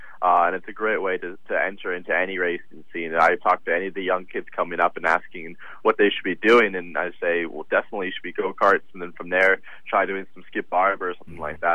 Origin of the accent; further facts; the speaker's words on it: United States; born there; I was born in the States, but I race under the South African flag.